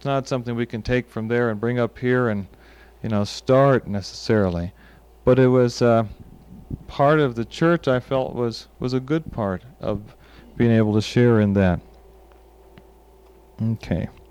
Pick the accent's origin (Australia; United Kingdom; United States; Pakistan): United States; because I come from the United States